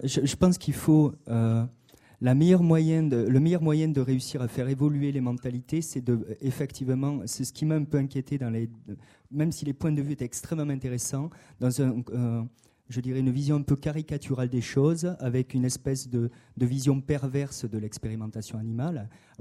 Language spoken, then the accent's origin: French; South-West France, France; moi, je suis du Sud-Ouest. J'ai été quelque part élevé avec la corrida.